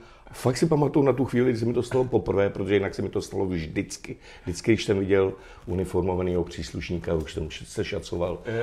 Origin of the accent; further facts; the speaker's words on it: Cheb, Karlovy Vary Region, Czechia; Jsem z Chebu.